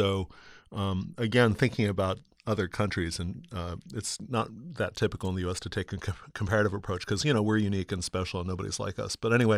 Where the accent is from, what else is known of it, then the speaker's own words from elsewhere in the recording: United States; I'm speaking as an American who's like kind of murky about foreign politics